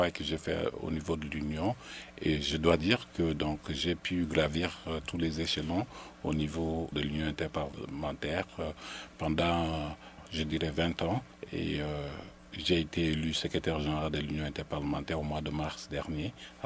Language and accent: French; Cameroon; dans mon pays d'origine, le Cameroun, où j'ai exercé toute ma carrière professionnelle au niveau national